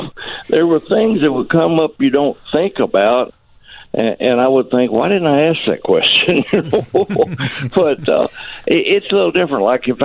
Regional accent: Arkansas, United States; Well, when I grew up in Arkansas, St. Louis was Cardinals were probably my favorite team at that point

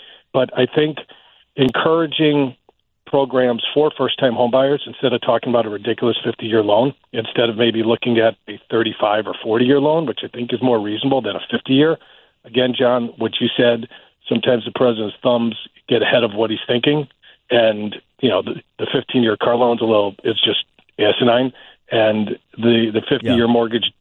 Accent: New York, United States; now in Chicago, United States; When I moved to Chicago from New York, my parents moved out here in 1972, we looked at homes in Buffalo Grove.

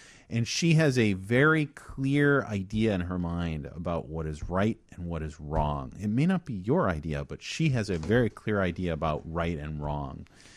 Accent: Chicago, Illinois, United States; My parents lived in Hyde Park. I grew up in Hyde Park.

